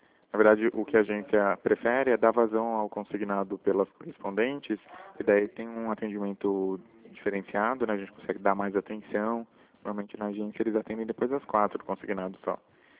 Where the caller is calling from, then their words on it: Jaguariúna, São Paulo, Brazil; Eu falo do interior de São Paulo, uma cidade chamada Jaguariúna.